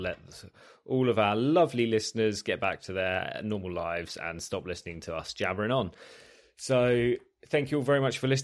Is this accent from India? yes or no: no; Australia; I'm from Australia